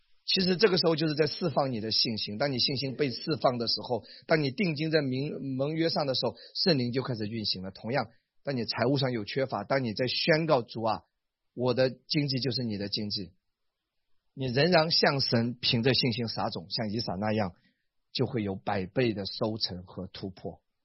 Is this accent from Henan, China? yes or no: no; Wenzhou, Zhejiang, China; 你看我是温州的，我老家很多人做生意啊，我是大概懂一点的。